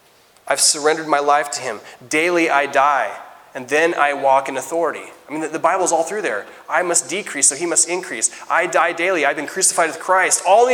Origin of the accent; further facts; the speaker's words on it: Washington, United States; from Nasal, Washington. Nobody knows who I am.